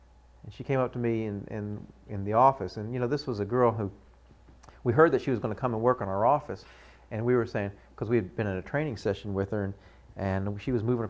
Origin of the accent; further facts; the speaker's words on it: United States; born there; I said, "Well, I was born in America. I was raised in such and such a church."